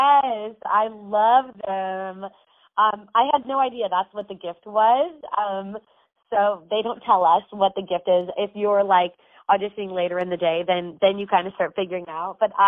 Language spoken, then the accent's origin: English; Florida, United States; I growing up in Florida, never wore makeup.